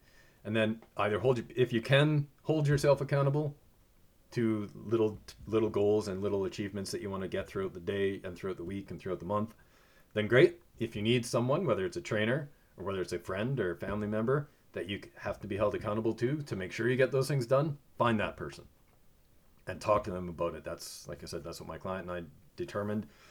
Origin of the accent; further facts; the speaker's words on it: Saskatchewan, Canada; I grew up in Saskatchewan, so cold showers, whatever.